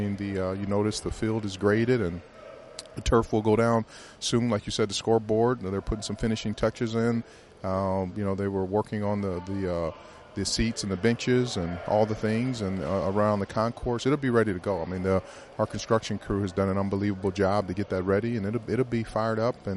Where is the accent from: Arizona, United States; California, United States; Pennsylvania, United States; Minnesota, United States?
Minnesota, United States; I mean, I'm just so positive, you know, one being a Minnesotan, but seeing how good of a job that we did here.